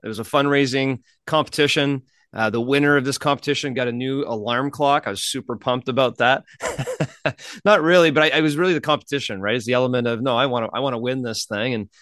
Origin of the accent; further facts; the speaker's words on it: Canada; moved away as an adult; now in United States; So I came from Canada to come to the United States to go to college.